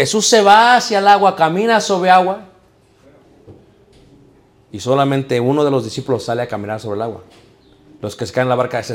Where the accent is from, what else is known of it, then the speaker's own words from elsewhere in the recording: Mexico; Pues, yo digo, mexicano también, soy mexicano. Pero también americani. Pero mexicani.